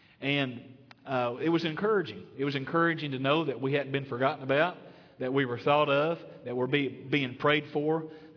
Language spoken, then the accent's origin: English; Tennessee, United States; they always think I'm from Texas. And I say, I'm not from Texas. I'm from Tennessee.